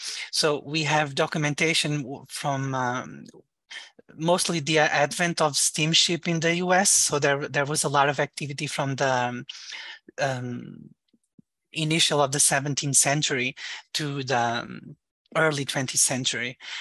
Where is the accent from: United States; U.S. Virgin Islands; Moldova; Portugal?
Portugal; So my background is a little diverse. I am from Europe, from Portugal